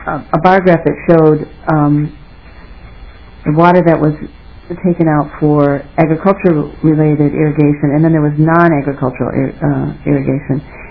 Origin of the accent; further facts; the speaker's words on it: Wisconsin, United States; I mean, I grew up in Rock County, and I was told, you know, about the aquifer under our well and so on.